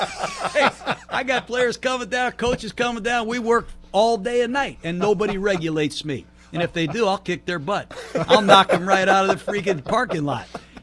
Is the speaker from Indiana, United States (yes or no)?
yes; South Bend, Indiana, United States; I grew up in South Bend, Indiana. My dad coached at Notre Dame.